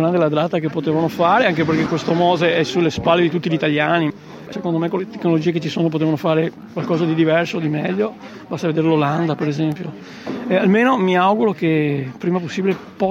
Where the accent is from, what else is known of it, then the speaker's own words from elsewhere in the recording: Venice, Veneto, Italy; Io sono veneziano e so benissimo che ci sono alcuni veneziani, alcune persone che non ragionano come me, però sarebbe una nostra città. Io abito fuori Venezia da un po' di anni